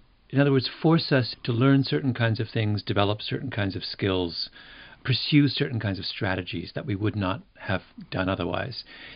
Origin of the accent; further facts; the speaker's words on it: England, United Kingdom; born there; Well, I was born in England, into a civilized, first world, safe, prosperous country.